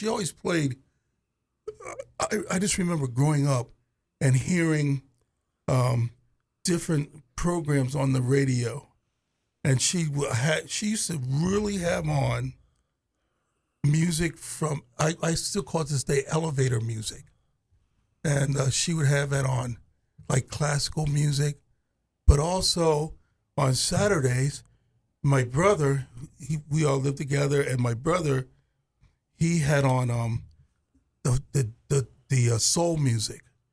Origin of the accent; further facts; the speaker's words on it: York, Pennsylvania, United States; I'm born from York, Pennsylvania, Amish country.